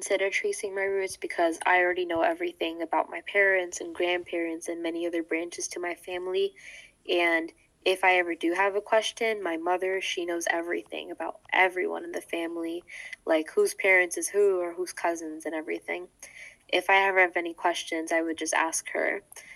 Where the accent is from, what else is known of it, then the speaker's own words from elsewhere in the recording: United States; Growing up in America, not really wealthy because of being immigrants, we had not had as many luxuries as most American-born families.